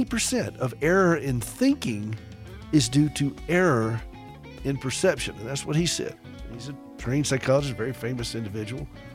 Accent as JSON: {"language": "English", "region": "the South", "country": "United States", "accent": "Southern", "said": "just as they've had to understand my Southern accent."}